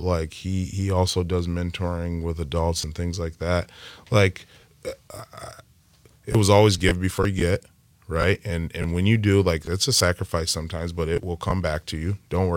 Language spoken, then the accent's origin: English; West Memphis, Arkansas, United States; born there; I was born in Arkansas, okay. Like West Memphis.